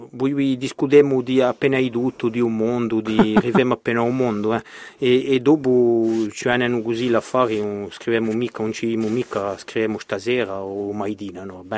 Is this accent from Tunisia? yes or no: no; Santa-Lucia-di-Mercurio, Corsica, France; Bon, allora, io sono un paesano, come lo si dice. Il mio paese è Santa Lucia e Mercurio.